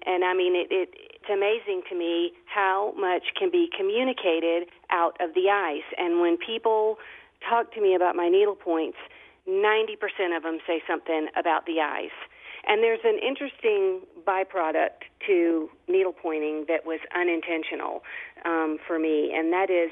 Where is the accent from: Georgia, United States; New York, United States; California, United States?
Georgia, United States; Rome; now in Birmingham, United States; which is halfway between my hometown of Rome and where I live now, which is Birmingham.